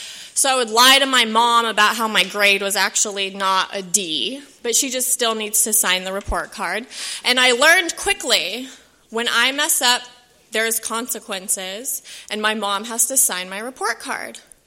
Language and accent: English; San Diego, California, United States; I was actually born and raised in San Diego.